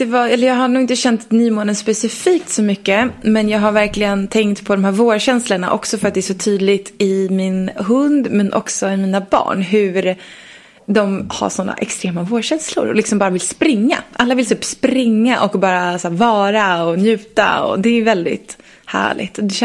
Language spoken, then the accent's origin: Swedish; Leksand, Dalarna County, Sweden; jag är från Leksand som sagt. Jag är 38 år gammal.